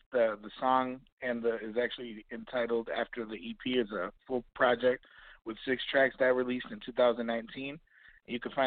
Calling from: Chicago, Illinois, United States; So I'm calling from Chicago, Illinois.

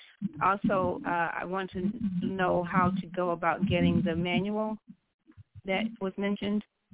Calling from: Grand Rapids, Michigan, United States; in Grand Rapids, Michigan.

